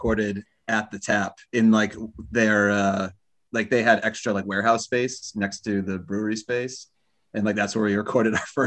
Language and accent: English; Massachusetts, United States; I grew up in Western Mass, and like when I turned 21, like Steel Rail was the like craft option